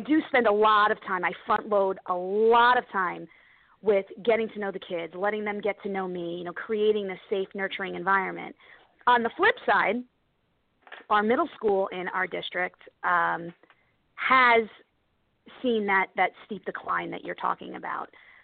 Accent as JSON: {"language": "English", "town": "Hackensack", "region": "New Jersey", "country": "United States", "tie": "born or raised there", "said": "I was born and raised in Hackensack as well"}